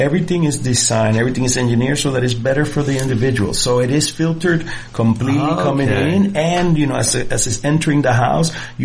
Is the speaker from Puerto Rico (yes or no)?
yes; Puerto Rico; when I grew up in Puerto Rico